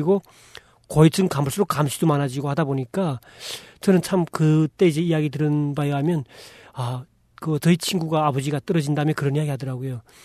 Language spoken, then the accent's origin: Korean; Hyesan, Ryanggang, North Korea; moved away as an adult; 2000년대에 들어와서는 제가 고향이 양강도 해산시니까 도로 네. 그쪽으로 와서